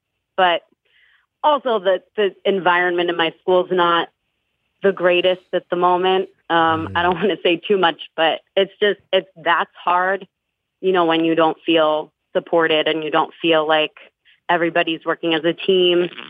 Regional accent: New Jersey, United States; I'm from North Jersey.

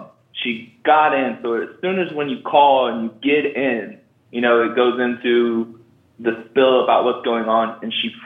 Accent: Kansas, United States; And I'm a barber from Central Kansas.

